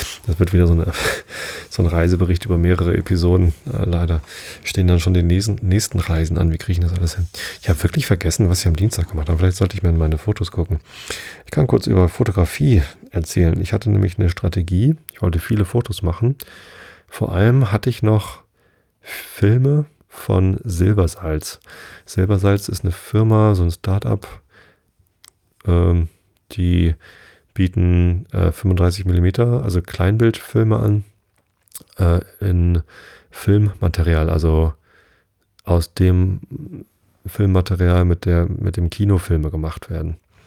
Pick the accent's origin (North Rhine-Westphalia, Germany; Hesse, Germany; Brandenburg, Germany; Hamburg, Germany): Hamburg, Germany; ja, wir kommen aus Hamburg und kennen den Laden